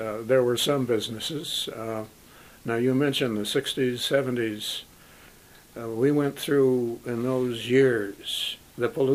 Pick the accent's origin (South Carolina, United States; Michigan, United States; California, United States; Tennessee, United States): Michigan, United States; Flint; Now, I was born and raised in Flint.